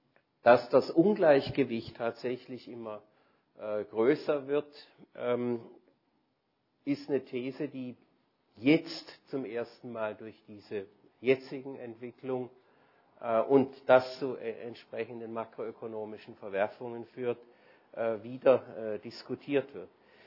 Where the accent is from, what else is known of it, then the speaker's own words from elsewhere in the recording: Konstanz, Baden-Württemberg, Germany; ich komme aus Konstanz